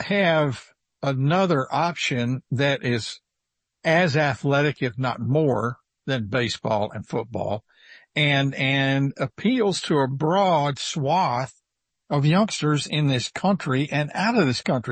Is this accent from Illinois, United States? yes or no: no; Fairfield, Texas, United States; John Glenn came to deer hunt in my hometown of Fairfield, Texas, which is 90 miles south of Dallas and 161 miles north of NASA.